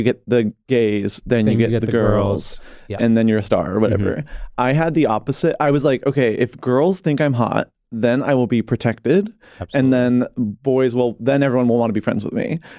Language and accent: English; Michigan, United States; now in Virginia, United States; when I moved to Southern Virginia from Michigan